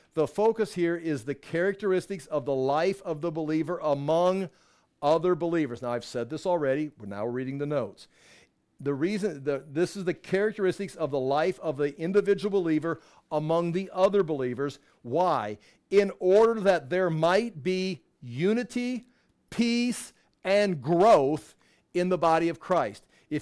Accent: United States; See, I'm an American. I'm an American from the 1900s, so I've got this standard.

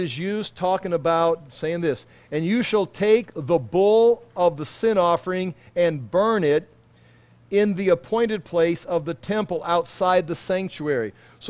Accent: Des Moines, Iowa, United States; I come all the way from Des Moines, Iowa, and there, look at that.

